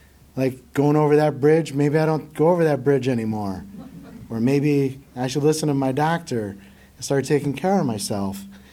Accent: Pennsylvania, United States; I'm not originally from Michigan. When I grew up, I grew up in Pennsylvania.

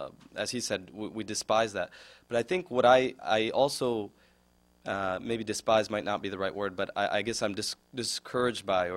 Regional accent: United States; I mean, we're here as American Muslims, so that's both parts of that are our identity.

